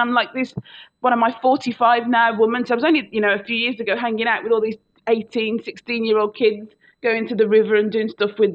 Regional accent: Birmingham, West Midlands, United Kingdom; I'm from a big city. I'm from the second city. I'm from Birmingham.

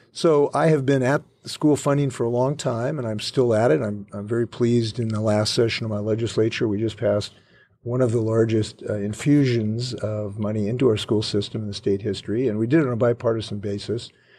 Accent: Seattle, Washington, United States; Seattle, Washington. My dad was a coach and biology teacher.

